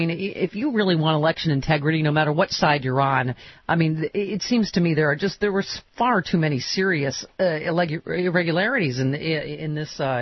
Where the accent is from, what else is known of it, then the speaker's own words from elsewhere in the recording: Buffalo, New York, United States; Yeah, listen, I grew up in Buffalo. You can't scare me with your whatever, your paltry little snowstorms.